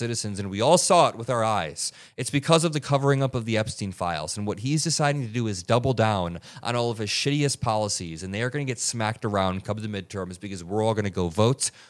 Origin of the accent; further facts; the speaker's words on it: Indiana, United States; Where I grew up back in Indiana, in Northwest Indiana